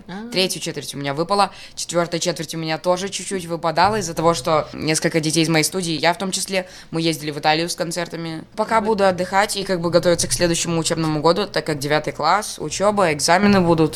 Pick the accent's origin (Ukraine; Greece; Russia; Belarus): Belarus; потому что все-таки мы из Беларуси, мы больше общаемся. И в конце я уже за всю Беларусь боролся.